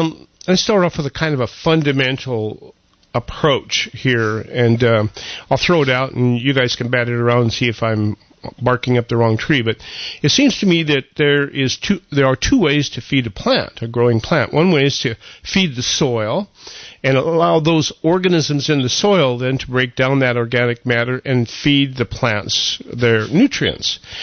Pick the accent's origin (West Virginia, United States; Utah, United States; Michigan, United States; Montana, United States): Montana, United States; Yeah, I was raised in Montana, so I know the experience pretty well.